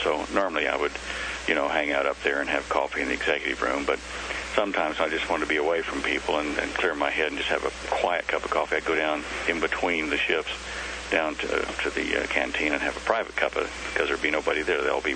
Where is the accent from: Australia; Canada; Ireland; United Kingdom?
Australia; now in United States; Yeah, I hold dual citizenship between the two countries. So what? I'm an Aussie, you say. And a Yank at the same time.